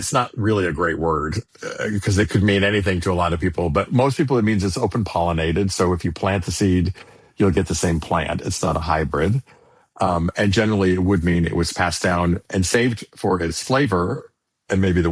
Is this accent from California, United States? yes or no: yes; California, United States; And I grew up in California loving beans.